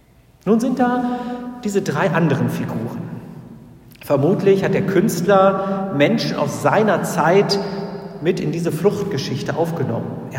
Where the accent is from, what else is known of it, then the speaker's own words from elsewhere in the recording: Ukraine; Ich freue mich immer, wenn ich Schätzdrück, ein Weihnachtslied aus meiner Heimat höre.